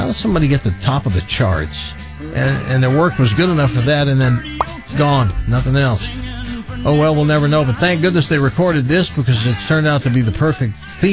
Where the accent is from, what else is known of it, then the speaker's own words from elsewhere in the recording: Tennessee, United States; We used to say that when I grew up in Tennessee.